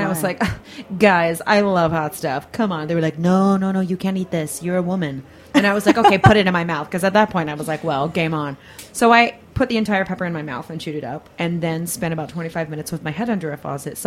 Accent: the South, United States; I'm from the South. I love it hot. I put it on everything.

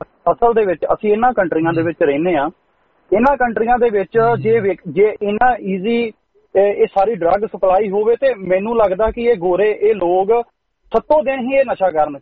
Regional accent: Patti, Punjab, India; ਆੜਾ ਮੇਰਾ ਵੀ ਪੱਟੀ ਏਰੀਆ ਵਾ, ਮੇਰੇ ਇਲਾਕੇ ਦੀ ਗੱਲ ਹੋਈ

